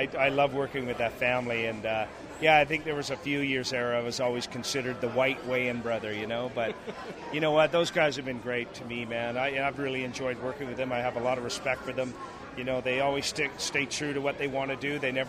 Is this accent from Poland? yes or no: no; Canada; being a Canadian lad, I had aspirations of playing pro hockey.